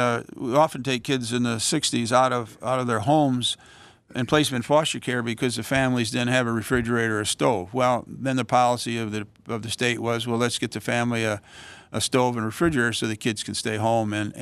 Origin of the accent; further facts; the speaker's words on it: United States; And I said yes, because as an American, and I enjoy overseas work, and it seemed like a great opportunity.